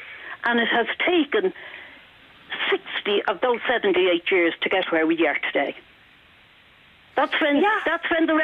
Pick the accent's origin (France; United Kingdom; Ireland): Ireland; We all know, we are Irish, and we went through the thing.